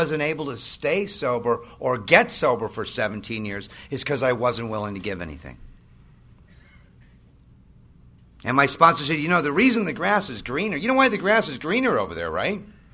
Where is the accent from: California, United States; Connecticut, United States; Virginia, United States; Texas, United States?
California, United States; Malibu; And I grew up in Malibu.